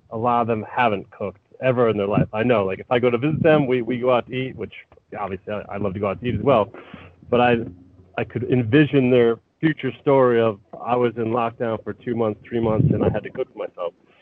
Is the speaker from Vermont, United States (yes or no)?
yes; Vermont, United States; also born or lived in New Jersey; Born and raised in Vermont with a brief stint in New Jersey, and then back to Vermont.